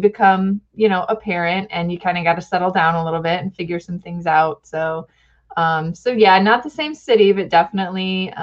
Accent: Michigan, United States; I'm born and raised in Michigan.

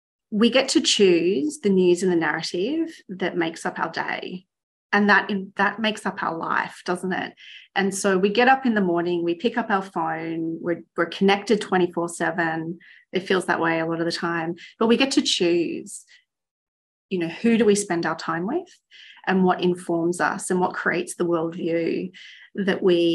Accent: Victoria, Australia; I am based in Melbourne, so I am originally from Australia, but I've lived overseas for several years, several times. So I think of myself as a global citizen

